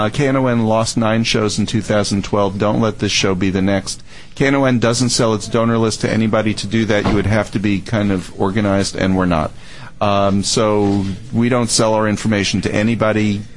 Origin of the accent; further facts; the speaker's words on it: The Bronx, New York, United States; accent: Bronx; Yeah, that's how I would have said it when I lived, you know, with my Bronx accent.